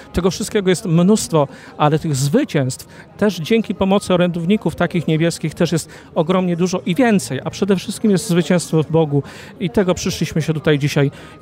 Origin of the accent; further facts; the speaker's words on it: Ostrzeszów, Greater Poland Voivodeship, Poland; Jesteśmy z Ostrzeszowa, a miasto to jest znaczone szczególną obecnością świętego Maksymiliana.